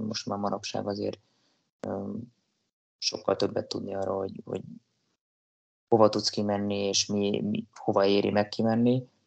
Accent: Tatabánya, Komárom-Esztergom, Hungary; now in Székesfehérvár, Hungary; Pont így, ahogy mondtad. Én Tatabányán nőttem fel, és...

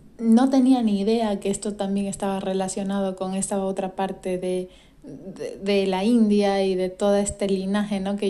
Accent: Guayaquil, Guayas, Ecuador; yo vivía en Ecuador, yo soy de Ecuador. En Ecuador casi no había solo un estudio de yoga en toda la ciudad, en Guayaquil.

